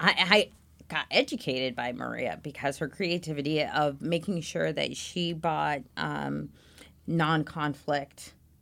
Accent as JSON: {"language": "English", "region": "England", "country": "United Kingdom", "tie": "born or raised there", "said": "although growing up in England, drinking tea, having high tea and whatnot"}